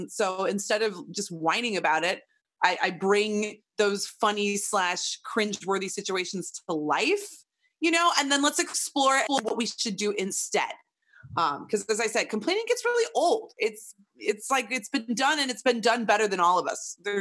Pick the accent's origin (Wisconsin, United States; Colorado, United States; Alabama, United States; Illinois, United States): Illinois, United States; Chicago; accent: Chicago; ooh, my Chicago came out, so you can hear that I'm from the Second City.